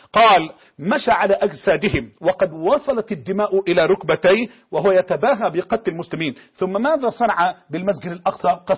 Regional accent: Egypt; وتعرف الفضائيات التجارية عندنا في مصر

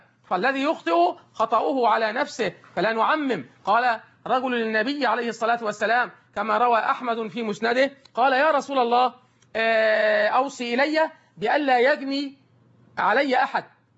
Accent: Egypt; خاصة عندنا في مصر

